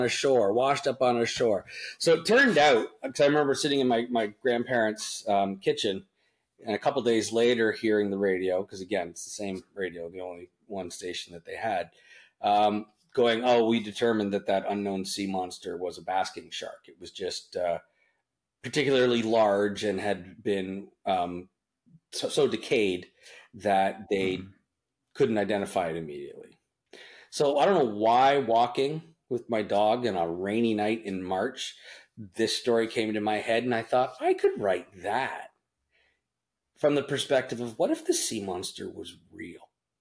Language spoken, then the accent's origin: English; Ontario, Canada; I live in Toronto and I grew up in Ontario.